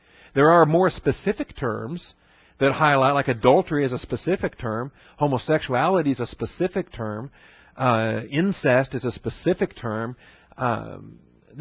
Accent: Seattle, Washington, United States; It's like I tell people I grew up in Seattle and they say, oh, well, isn't that where it rains all the time?

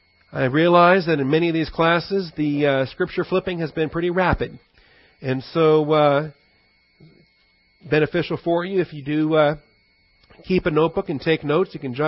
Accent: Seattle, Washington, United States; I didn't have y'all when I grew up in Seattle, Washington. It wasn't a part of our vocabulary. Came down here

